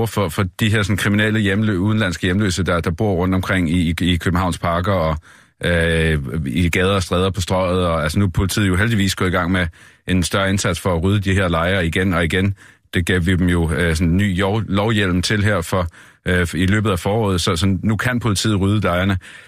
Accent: Zealand, Denmark; Men jeg kommer jo fra Lolland

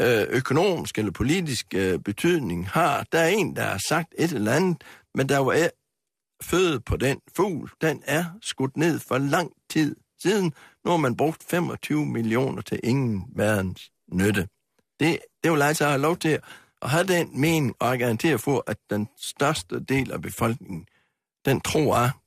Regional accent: Jutland, Denmark; Og nu kommer jeg jo sådan helt fra Jylland og helt fra bunden.

